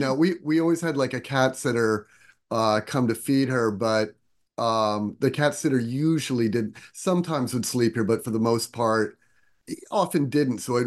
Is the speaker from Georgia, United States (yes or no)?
no; New York, United States; I am a New Yorker. We ride the subway.